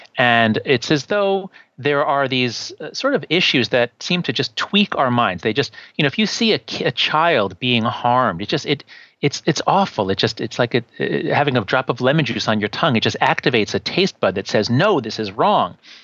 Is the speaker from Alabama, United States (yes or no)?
no; New York, United States; I was always on the left when I was growing up. I was raised Jewish in New York. I went to Yale.